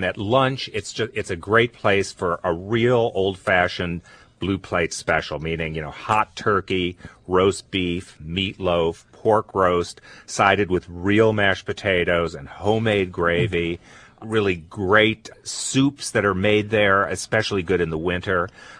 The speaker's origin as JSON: {"language": "English", "region": "Midwest", "country": "United States", "said": "Excuse me, but as a Midwesterner, I have nothing against corn syrup."}